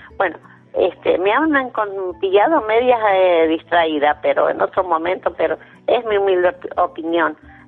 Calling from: San Juan, Argentina; de San Juan.

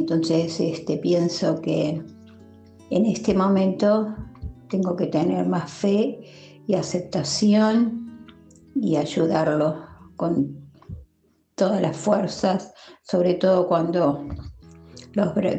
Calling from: Mar del Plata, Buenos Aires Province, Argentina; de Mar del Plata.

